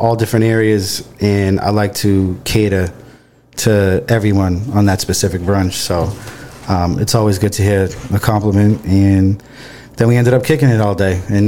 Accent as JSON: {"language": "English", "town": "Boston", "region": "Massachusetts", "country": "United States", "accent": "Boston", "said": "I'm from Boston. So I try to mask it. And I don't know. What you hear, I don't hear."}